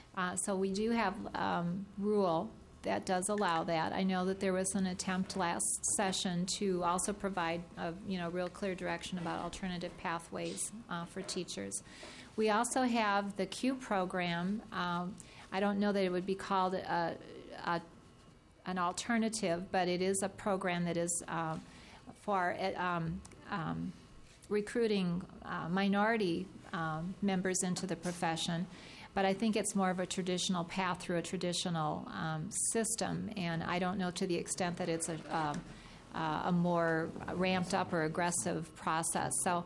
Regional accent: Missouri, United States; accent: Missouri; Probably my Missouri accent is probably as close to Chicago as you want to get.

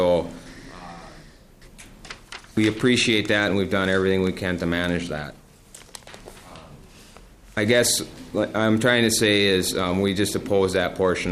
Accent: Minnesota, United States; I'm from Clearwater County. I'm the land commissioner there, the headwaters of the Mississippi River.

